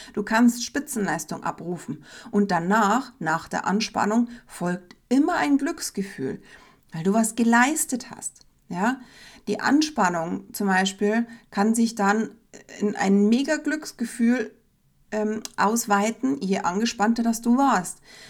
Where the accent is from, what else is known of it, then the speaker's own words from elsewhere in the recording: Bavaria, Germany; grantig, grummelig, Zwieder heißt es bei uns in Bayern.